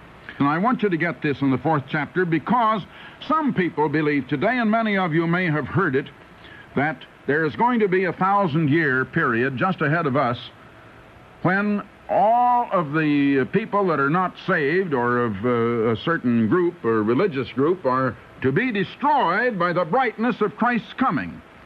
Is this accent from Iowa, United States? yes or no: yes; Iowa, United States; Well, I came from Iowa, and we all thought it was a wonderful state.